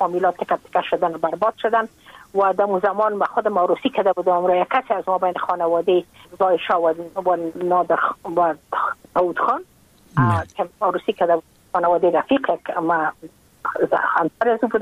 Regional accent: Afghanistan; moved away as an adult; now in United States; من که از افغانستان بر آمدم من اون سال بودم 28 ساله

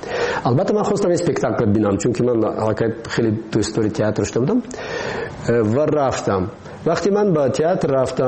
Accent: Tajikistan; ما تاجیک هستیم. همین است وطنی ما. ما همین وطنمونه خودمون باید آباد کنیم

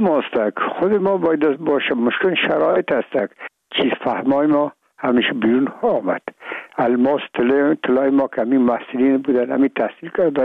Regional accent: Afghanistan; میگم ما افغان هستیم

